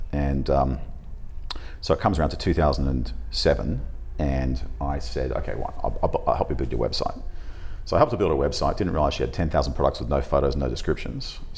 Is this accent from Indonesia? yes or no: yes; Indonesia; I grew up in Indonesia